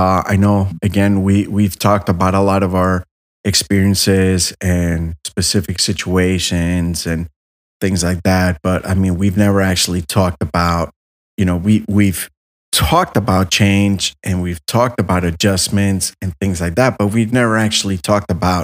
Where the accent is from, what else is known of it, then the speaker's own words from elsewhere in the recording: Miami, Florida, United States; Like growing up in Miami and my family's house and all that stuff, my uncle he used charcoal